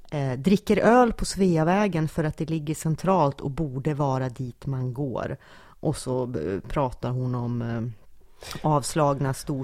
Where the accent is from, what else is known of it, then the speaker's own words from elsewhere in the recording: Stockholm, Stockholm County, Sweden; Ja, jag är stockholmare som verkligen, åh, nu är det julmarknad i Gamla stan.